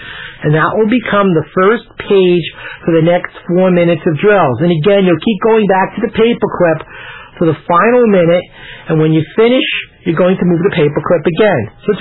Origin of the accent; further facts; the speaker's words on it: Brooklyn, New York, United States; now in Texas, United States; Now, you might be surprised, because I'm from Texas, to learn that I'm not a native. I was originally from a place called Brooklyn. It's a place internationally renowned for people with good diction and keen intellect.